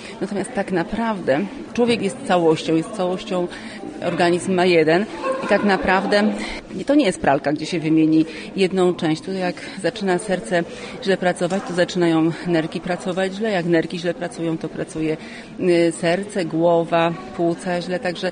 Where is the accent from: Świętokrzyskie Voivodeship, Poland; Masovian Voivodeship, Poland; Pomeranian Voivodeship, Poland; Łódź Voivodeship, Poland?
Łódź Voivodeship, Poland; pochodzę z ziemi wieluńskiej. Przepraszam, bo aż to jest dla mnie wzruszające. Moi rodzice mieszkają w Mowsku, cała rodzina tutaj mieszka.